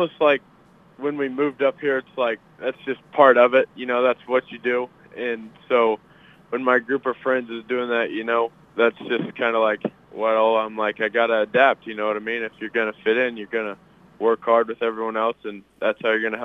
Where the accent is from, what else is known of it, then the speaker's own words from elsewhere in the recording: Cairo, Missouri, United States; now in Coon Rapids, United States; I was actually born and raised in Cairo, Missouri, and Moberly is just about 5 minutes away, so it's a neighboring town, and grew up there for most years of my life, moved up to Coon Rapids about 4 years ago